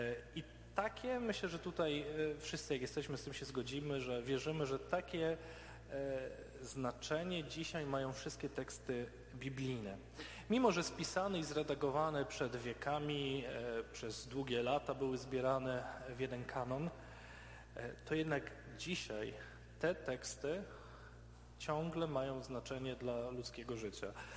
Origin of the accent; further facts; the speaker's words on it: Dzięgielów, Silesian Voivodeship, Poland; jestem sąsiadem z Dzięgielowa i to z mojej rodzinnej miejscowości